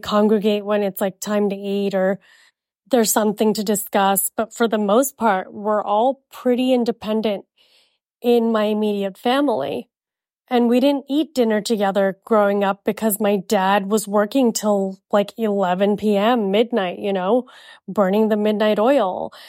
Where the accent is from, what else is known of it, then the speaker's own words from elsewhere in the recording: Jakarta, Indonesia; also born or lived in India; I was born in India and I was raised in Jakarta, Indonesia. We're very British at home, meaning my upbringing was very British and I went to a British school.